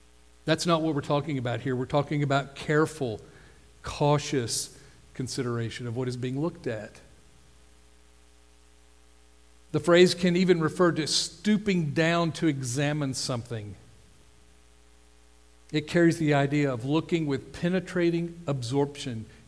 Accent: United States; That's hard for us to hear as American Christians. We've become very comfortable with our Christianity, haven't we?

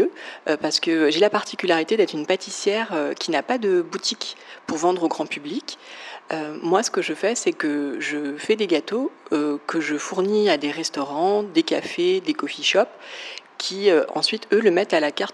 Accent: Paris, Île-de-France, France; j'ai 36 ans et je suis pâtissière à Paris. Je suis née à Paris et j'y ai toujours vécu et c'est une partie très importante de mon identité

